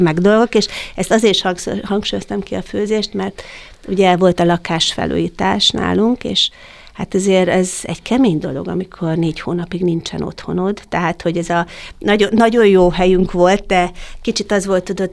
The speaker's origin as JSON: {"language": "Hungarian", "town": "Eger", "region": "Heves", "country": "Hungary", "said": "az Egerben volt, ahol én születtem, hát én igazi egri nő vagyok"}